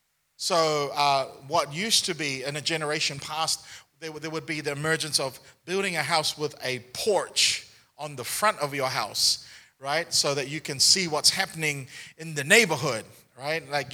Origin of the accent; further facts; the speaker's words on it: Auckland, New Zealand; I remember growing up in New Zealand, in Auckland, New Zealand. Now, where I lived is an area called Mount Wellington in East Auckland.